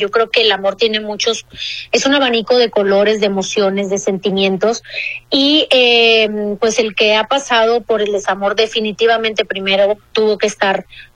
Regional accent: Monterrey, Nuevo León, Mexico; born there; also born or lived in Guadalajara; Yo siempre he dicho que yo soy regia de nacimiento, pero tapatía por adopción.

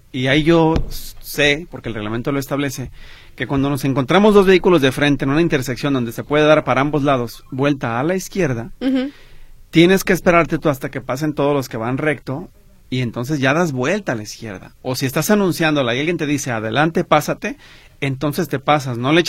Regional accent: Guadalajara, Jalisco, Mexico; Y que como tapatíos además entendamos que tenemos que tener una cultura más robusta de seguridad vial.

